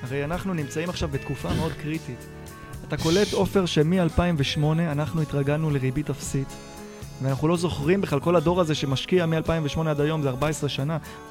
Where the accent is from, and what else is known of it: Givatayim, Tel Aviv District, Israel; born or raised there